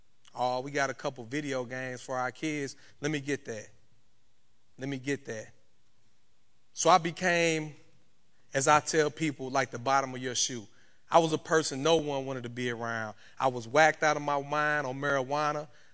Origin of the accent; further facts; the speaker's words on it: East St. Louis, Illinois, United States; Growing up in East St. Louis, Illinois, I know it may sound like I'm a little farther south than that, but from East St. Louis, Illinois, all I grew up knowing was gangs, drugs, fights, stabbings, robberies